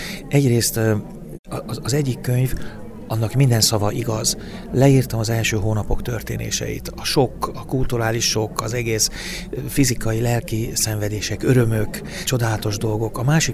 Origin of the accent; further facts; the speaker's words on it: Hungary; Különösen magyarként, ugye a mi történelmünk, a mi kultúránk alapvetően nem egy befogadó kultúra.